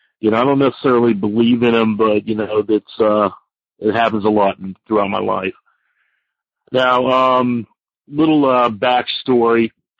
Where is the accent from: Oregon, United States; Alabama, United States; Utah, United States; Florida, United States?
Florida, United States; Miami; I'm originally from Miami, and I'm in the car scene.